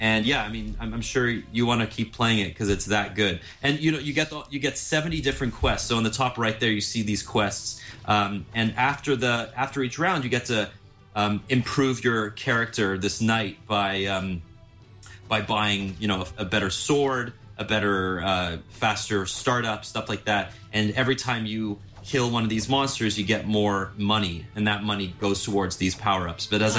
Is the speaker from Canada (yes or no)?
yes; Canada; They're from Montreal, so they're not my hometown, but they're my home country.